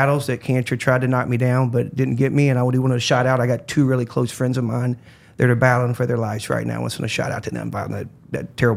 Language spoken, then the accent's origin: English; Beaumont, Texas, United States; In Beaumont, Texas, outside of Houston, and grew up in a low house.